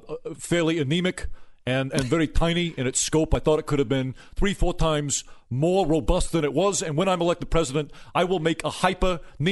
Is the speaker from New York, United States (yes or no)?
yes; Brooklyn, New York, United States; I'm originally from Brooklyn